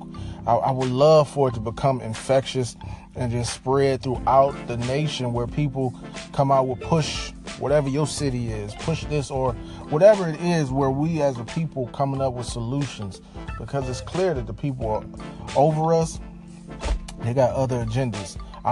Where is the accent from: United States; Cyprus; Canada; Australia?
United States; Pontiac, Michigan; now in Detroit, United States; from the company that I have here in Detroit called Push Detroit. And I also have Push Pontiac from my hometown